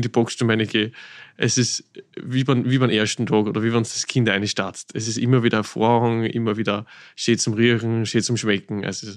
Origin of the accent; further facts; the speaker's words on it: Burgenland, Austria; ich komme aus dem Mittelburgenland.